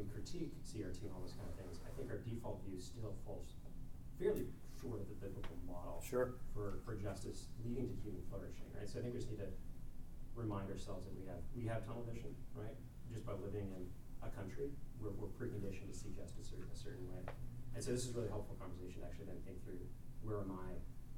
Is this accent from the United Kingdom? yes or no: no; Canada; now in United States; I grew up in Canada, right? So I was a Canadian. Now I'm American. Now I'm both